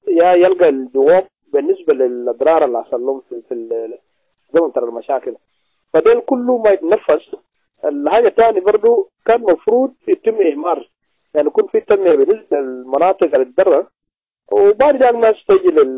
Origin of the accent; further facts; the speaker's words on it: South Sudan; ده رأيي انا كمواطن جنوبي